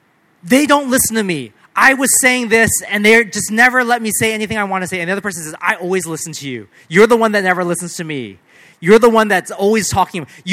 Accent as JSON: {"language": "English", "country": "United States", "said": "Now, because I'm an American, I've been very interested in the past election"}